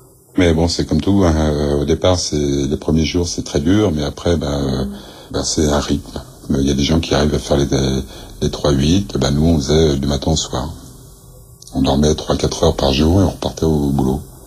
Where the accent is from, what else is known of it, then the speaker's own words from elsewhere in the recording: L'Haÿ-les-Roses, Île-de-France, France; Je suis né à Fontenay-aux-Roses en 92, mais j'ai grandi à L'Haÿ-les-Roses dans le 94. J'ai grandi au milieu d'une cité, dans un HLM, un F3.